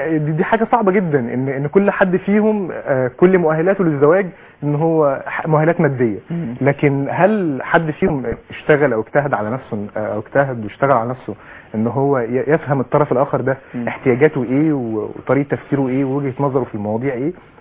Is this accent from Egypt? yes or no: yes; Egypt; عندنا في مصر